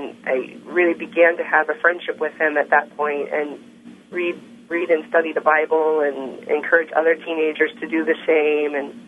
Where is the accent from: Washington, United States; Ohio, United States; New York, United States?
Ohio, United States; Dayton; I grew up in Dayton, Ohio, the great Dayton, Ohio, where I met you, Steve.